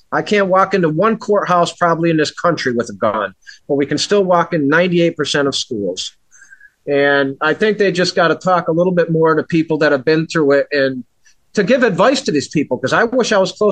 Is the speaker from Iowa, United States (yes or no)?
no; Massachusetts, United States; I put that on my my hometown page because my whole family lives in Massachusetts.